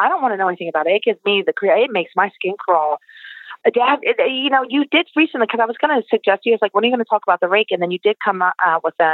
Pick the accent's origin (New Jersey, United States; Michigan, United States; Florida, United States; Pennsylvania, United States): Pennsylvania, United States; You know, we're from Pennsylvania, but this is a very open construction architecture out in the nature